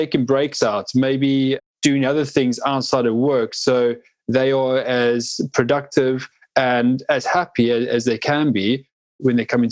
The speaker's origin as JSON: {"language": "English", "country": "South Africa", "tie": "born or raised there", "said": "I grew up in South Africa, and I grew up at the, you know, at the end of apartheid, right?"}